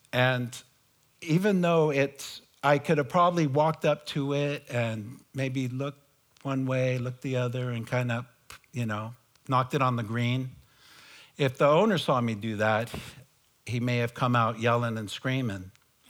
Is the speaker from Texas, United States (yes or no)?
no; San Bruno, California, United States; I grew up in San Bruno, just south of San Francisco. I went to a Catholic grammar school, Catholic high school.